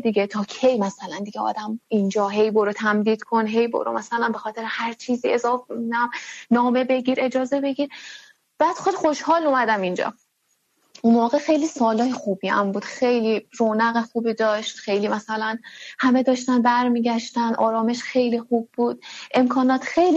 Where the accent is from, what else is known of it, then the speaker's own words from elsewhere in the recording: Iran; accent: Iranian; moved away; من مثلا خاطرات بچگی مال ایرانه، لهجم ایرانیه، طرز لباس پوشیدنم ایرانیه، غذاهایی که بلدم مثلا درست کنم یا اصلا غذاهایی که دوست دارم ایرانیه، همه چیم ایرانیه، ولی خب مدارکم مثلا افغانستانیه.